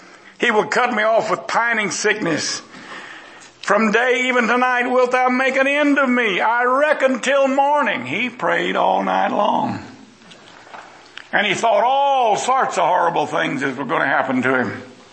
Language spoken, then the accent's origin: English; Texas, United States; born there; I was born in Texas. I'm sorry the rest of you weren't, all of you, bless your hearts.